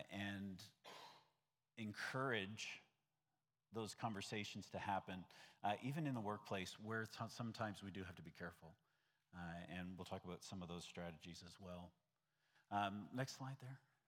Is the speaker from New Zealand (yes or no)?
no; Canada; now in United States; Now, technically, I grew up in Canada. However, 6 months ago, I actually pledged my allegiance to a new flag and became American. So now I guess I'm both.